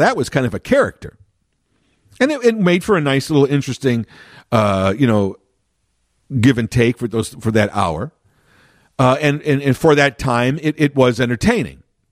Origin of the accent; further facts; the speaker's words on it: Chicago, Illinois, United States; I have always been interested in politics as a young kid growing up in Chicago during the first Mayor Daley's reign, even though he died in 1976.